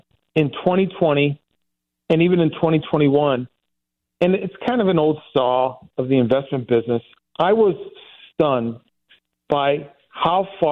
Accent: Dellwood, Missouri, United States; And, you know, I grew up in Delwood. This is out, you know, on St. Charles Rock Road.

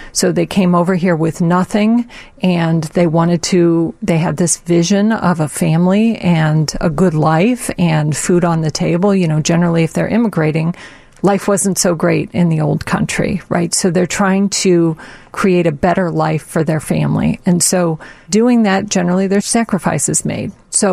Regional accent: St. Louis, Missouri, United States; born or raised there

